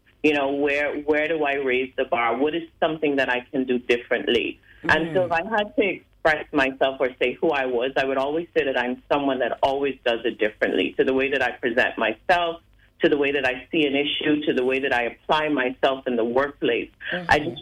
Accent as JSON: {"language": "English", "town": "Nassau", "region": "New Providence", "country": "Bahamas", "said": "So I was born in the Bahamas. I am a Nassauian. I was born in Nassau, Bahamas"}